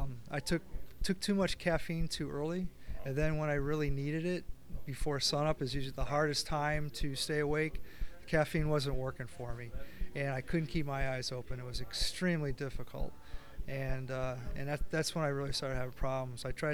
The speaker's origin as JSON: {"language": "English", "town": "Lancaster", "region": "California", "country": "United States", "said": "But I'm from the Antelope Valley, Lancaster-Palmdale, which is only 45 miles from Santa Clarita."}